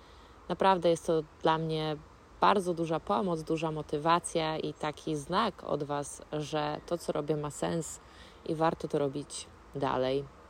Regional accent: Konin, Greater Poland Voivodeship, Poland; Jest on na ogrodzie u moich rodziców w Koninie. To moja rodzinna miejscowość.

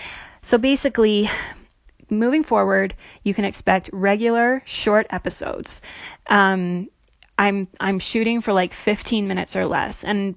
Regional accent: St. George, Utah, United States; like I mentioned before. I'm 31 years old. I grew up Mormon in the St. George area in southwestern Utah.

